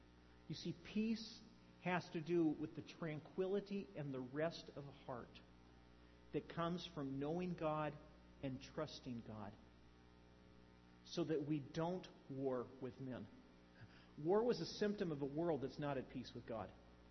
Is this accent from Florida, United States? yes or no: no; North Highlands, California, United States; also born or lived in Santa Rosa; And I grew up in North Highlands and then Santa Rosa, but I'm thinking more of my North Highland days.